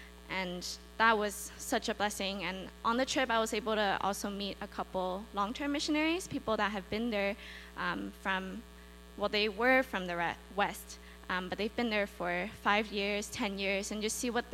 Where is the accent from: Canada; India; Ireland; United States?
Canada; Markham, Ontario; I am from Ontario, more specifically Markham, but that's pretty close to Toronto.